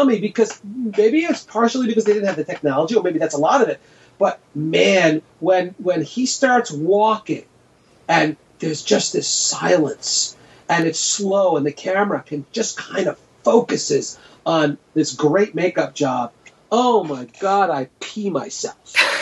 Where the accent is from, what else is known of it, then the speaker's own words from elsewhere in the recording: New York, United States; I was a kid growing up in New York